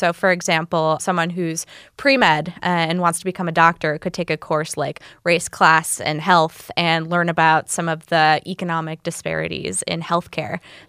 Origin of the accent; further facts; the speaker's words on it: Warren, Michigan, United States; So I'm originally from Warren, Michigan, in Macomb County, and I grew up pretty working class.